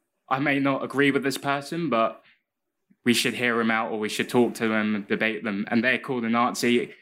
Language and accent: English; London, United Kingdom; now in Cork, Ireland